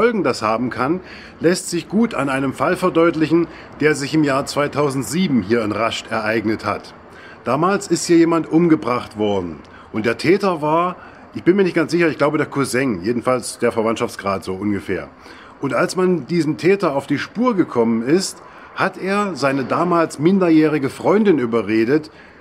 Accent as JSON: {"language": "German", "country": "Germany", "said": "zu antworten, dass ich ein Deutscher bin"}